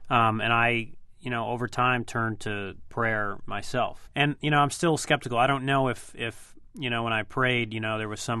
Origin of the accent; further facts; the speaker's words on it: Pakistan; He apologizes to me as a Pakistani. He apologizes to me as a Pashtun.